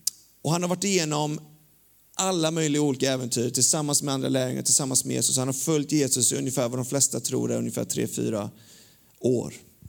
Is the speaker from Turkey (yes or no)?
no; Australia; Swedish is a second language; now in Sweden; Så det Matilda sa, att jag kommer från Down Under